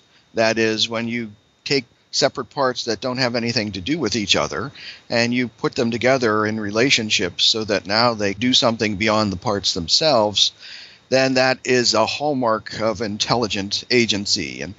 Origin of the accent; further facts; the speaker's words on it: Altoona, Pennsylvania, United States; born there; I was born in Altoona, Pennsylvania in 1952, and I was born into a Roman Catholic family and was and still am practicing Roman Catholic.